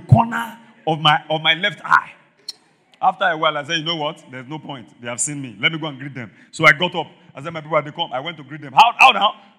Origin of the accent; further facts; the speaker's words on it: Mokola, Oyo, Nigeria; I was born and bred in Mokola.